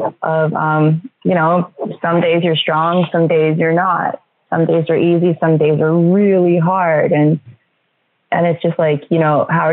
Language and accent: English; Kaneohe, Hawaii, United States; You know, I'm born and raised in Kaneohe.